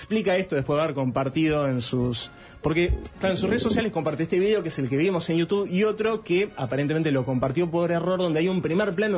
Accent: Cádiz, Andalusia, Spain; pues yo soy de Cádiz, yo soy de gaditano, somos un pueblo muy naturista, era la playa desnuda

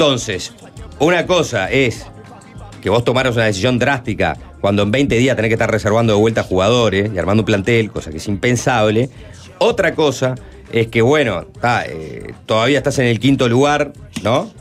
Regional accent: Uruguay; somos los uruguayos

